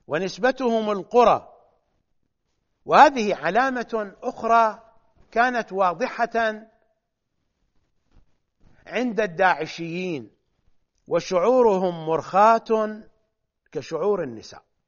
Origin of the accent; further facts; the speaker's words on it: Iraq; معيب في الأعراف العشائرية عندنا في العراق وحتى في العديد من الدول العربية